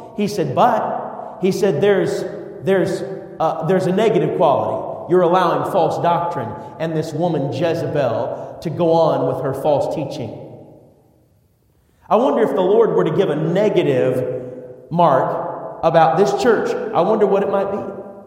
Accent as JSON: {"language": "English", "region": "Minnesota", "country": "United States", "tie": "born or raised there", "said": "I am the youngest of five children, and we grew up together in Minnesota"}